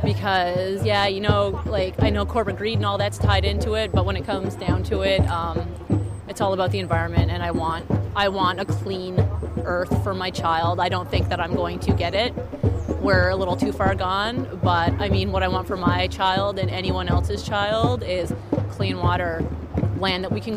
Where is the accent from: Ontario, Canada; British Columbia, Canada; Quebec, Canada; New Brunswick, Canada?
New Brunswick, Canada; Fredericton; I'm originally from Fredericton. My native family is on the Burnt Church Eel Ground Red Bank Reserve. It's known as the Metapanagia First Nation.